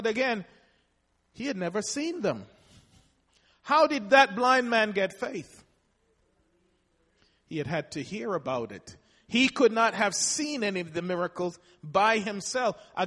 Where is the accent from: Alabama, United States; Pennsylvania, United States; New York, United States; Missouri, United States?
Missouri, United States; I'm from Missouri. I got to what? Show me state.